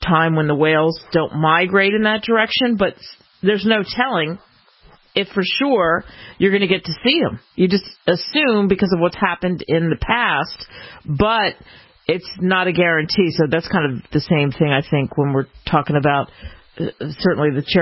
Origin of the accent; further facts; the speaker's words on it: Washington, D.C. area, United States; I grew up outside of Washington, but not in Washington.